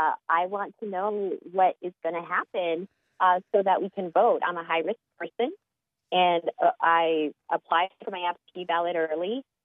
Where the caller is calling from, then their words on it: Worthington, United States; I'm calling from Worthington.